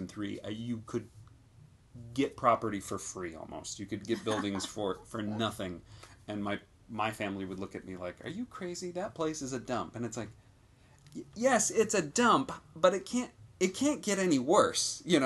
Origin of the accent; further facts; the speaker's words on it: Detroit, Michigan, United States; I grew up in Detroit